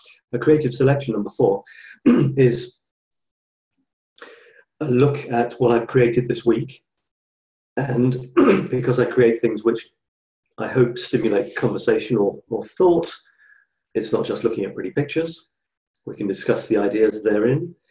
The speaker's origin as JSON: {"language": "English", "region": "Scotland", "country": "United Kingdom", "tie": "born there", "said": "Showing my heritage is showing there, you see, although I was born in Scotland."}